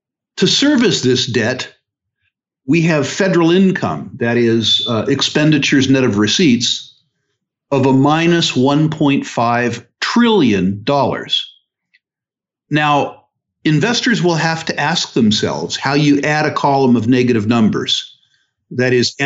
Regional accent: United States; I'm speaking as an American now

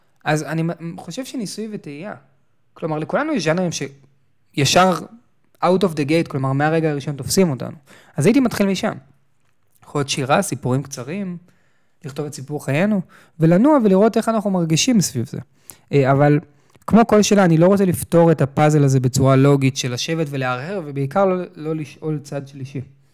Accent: Tel Aviv, Tel Aviv District, Israel; גדלתי בתל אביב, בגיל 14 הייתי נוסע באוטובוס

